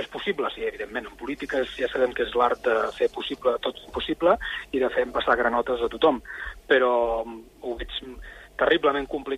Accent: Ordino, Andorra; jo que sóc d'Ordino

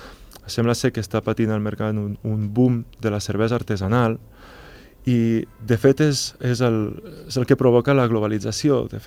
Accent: Andorra; els caps pensants, doncs, som andorrans

